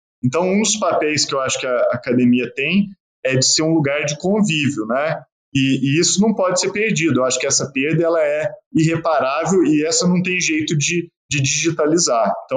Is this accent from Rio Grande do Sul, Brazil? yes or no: no; Araguari, Minas Gerais, Brazil; born there; eu nasci em Araguari